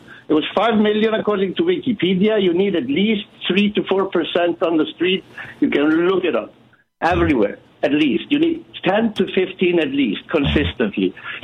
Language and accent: English; Iceland; now in Malta; No, I'm calling from Malta, but I'm Icelandic.